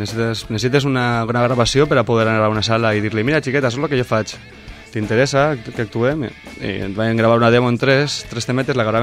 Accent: Valencian Community, Spain; Som de l'Eliana, de Ribarrotxa, de la Pobla i de Benaguasil.

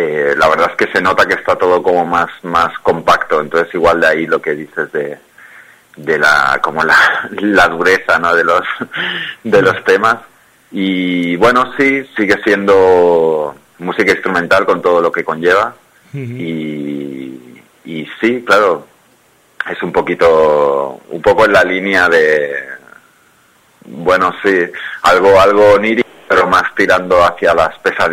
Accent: Badalona, Catalonia, Spain; born there; Sí, justo donde yo nací, vamos.

